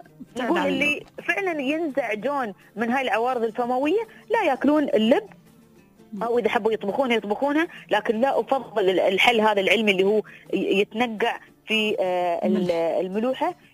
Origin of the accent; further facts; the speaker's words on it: United Arab Emirates; نحن كشعوب إماراتية عربية